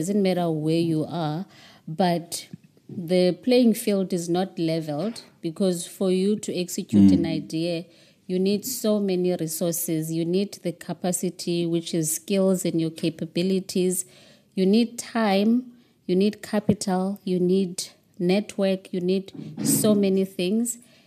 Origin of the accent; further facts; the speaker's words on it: Cape Town, Western Cape, South Africa; how privileged I am to be able to access a lot of things that I didn't access as a young person growing up in Cape Town.